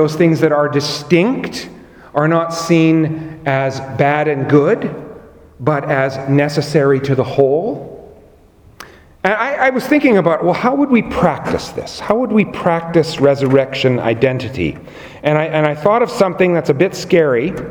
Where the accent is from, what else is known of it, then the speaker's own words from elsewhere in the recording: Canada; I'm doing that as a priest, as a Canadian, as a husband, as a father